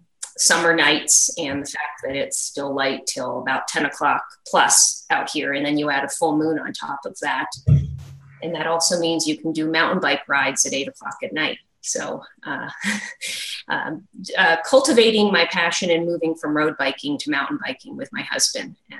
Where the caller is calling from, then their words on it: Boise, Idaho, United States; I'm beaming in from Idaho, and today I'm beaming in from Boise from my father's office.